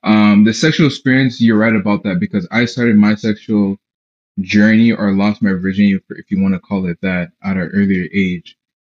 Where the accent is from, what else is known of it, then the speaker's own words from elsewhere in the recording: Guinea; I come from a very traditional Muslim family. I come from Guinea, West Africa. So I go back home relatively a lot.